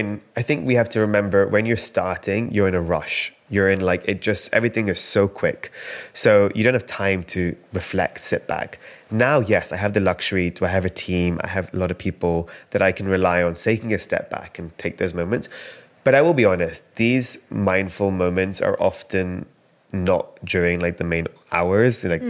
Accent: London, United Kingdom; So growing up, my grandma used to come from India. You know, me and my sister were born and raised in London.

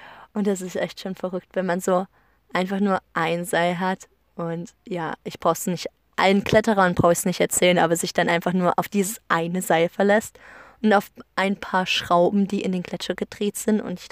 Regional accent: Germany; besonders für mich als Deutsche, die noch nie sowas erlebt hat

